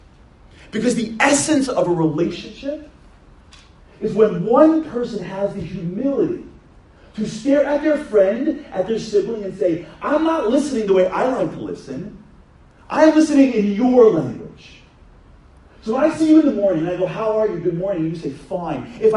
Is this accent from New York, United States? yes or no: yes; Brooklyn, New York, United States; I'm from Brooklyn. You know what I'm talking about?